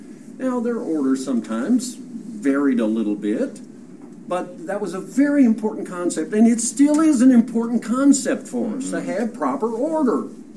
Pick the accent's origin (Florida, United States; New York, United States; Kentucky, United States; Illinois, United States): Kentucky, United States; No, I'm from Kentucky.